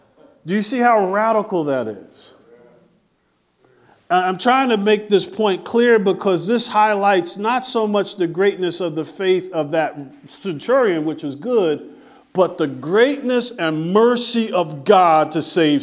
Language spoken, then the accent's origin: English; Long Branch, New Jersey, United States; I'm from Long Branch, by the way.